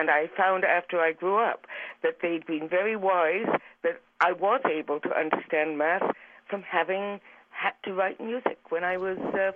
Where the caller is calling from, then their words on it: Toronto, Ontario, Canada; I'm calling from Toronto.